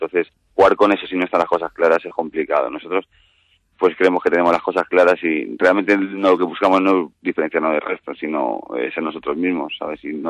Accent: Valencian Community, Spain; Dicen que son de Villarreal, pero yo soy valenciano.

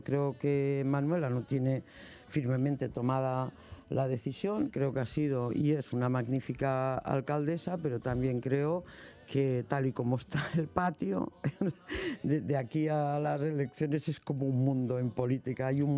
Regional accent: Catalonia, Spain; now in Madrid, Spain; soy catalana de origen, nada más bajarme del tren adoré Madrid.

